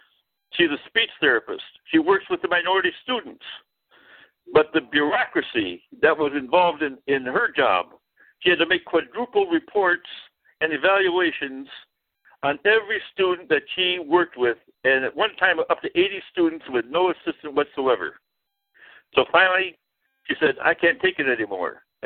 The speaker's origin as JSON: {"language": "English", "town": "Beloit", "region": "Wisconsin", "country": "United States", "tie": "born or raised there", "said": "Black history was a big, big deal in 1968 in my hometown of Beloit, Wisconsin."}